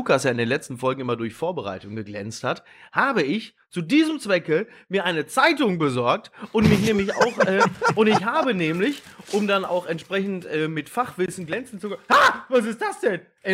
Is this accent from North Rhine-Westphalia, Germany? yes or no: yes; North Rhine-Westphalia, Germany; ich komme aus dem Ruhrgebiet